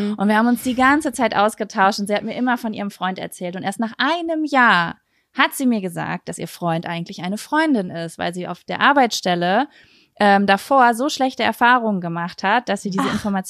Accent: Lübbecke, North Rhine-Westphalia, Germany; Aus Nordrhein-Westfalen, Lübeck, in der Nähe von Bielefeld.

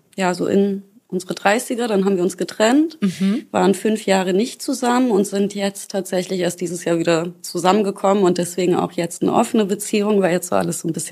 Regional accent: Northern Germany, Germany; ich komme aus Norddeutschland

